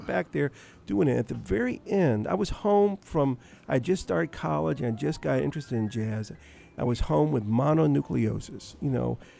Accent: Atlanta, Georgia, United States; because I'm from Atlanta. I grew up listening to 91.9.

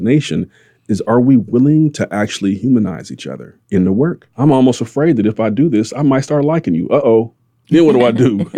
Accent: California, United States; I'm from California, the Bay Area of California. It's a lot like Honolulu. It's expensive to live out here.

